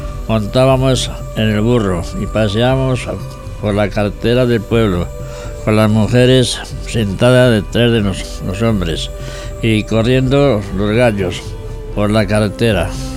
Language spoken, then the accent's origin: Spanish; San Juan de la Nava, Castile and León, Spain; donde hablamos de la historia de mi pueblo, San Juan de la Nava. No, un pequeño pueblo de unos 500 habitantes, situado en la provincia de Ávila, a 30 kilómetros de Ávila.